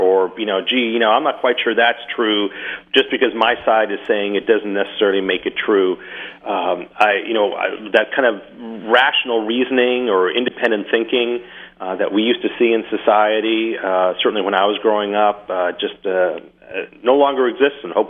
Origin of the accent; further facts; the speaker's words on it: Portland, United States; now in Detroit, United States; When I talk to people as I travel, you know, either back to, you know, my hometown of Portland or Washington, D.C., you know, people say, oh, Detroit